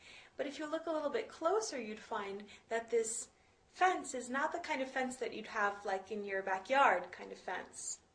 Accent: United States; as a person of privilege in this part of the world, as an American, as a Jewish person, as a white person

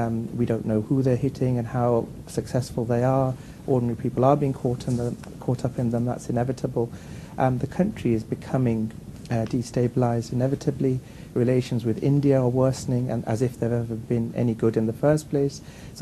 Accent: United Kingdom; I think as a British Pakistani of Pakistani origin, but obviously live my life here

